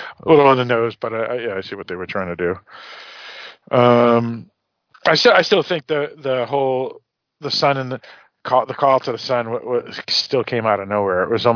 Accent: United States; If you're that well, yeah, I mean, I'm American, you know.

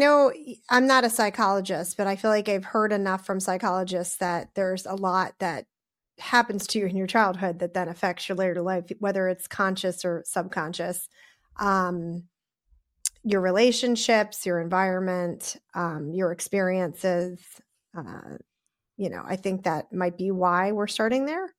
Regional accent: Pennsylvania, United States; Okay, suburbs, Bucks County, outside of Philadelphia. Middle class, exactly as you described, comfortable enough, but not at any means or stretches wealthy. Grew up in an area that was a lot wealthier than my family was.

